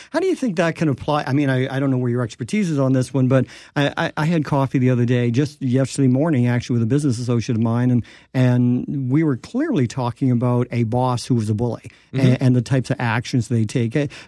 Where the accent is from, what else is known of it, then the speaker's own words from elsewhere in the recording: Newfoundland and Labrador, Canada; Well, I'm from Newfoundland originally, so I spit a lot.